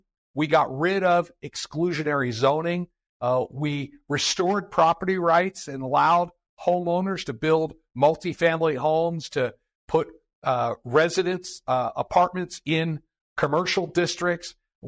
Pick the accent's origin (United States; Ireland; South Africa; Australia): United States; Pennsylvania; I was a ninth grader growing up in Pennsylvania